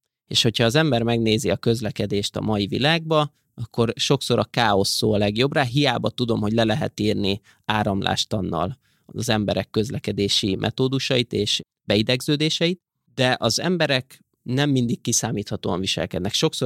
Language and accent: Hungarian; Hungary; born there; Itt születtem Magyarországon, szóval nem vagyok elfogult.